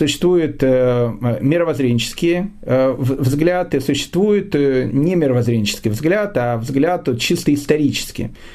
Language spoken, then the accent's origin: Russian; Kyiv, Ukraine; born there; Нет, я просто родился в Киеве, а Киев в те времена был, ну, абсолютно антисемитский город, и поэтому каждый еврей, он понимал о том, что как бы так как он отдельный, надо держаться вместе.